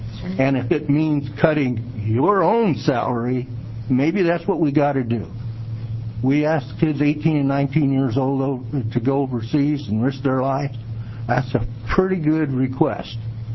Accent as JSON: {"language": "English", "town": "Dallas", "region": "Oregon", "country": "United States", "said": "I'm from Dallas, Oregon. I entered the Army from Corvallis, Oregon."}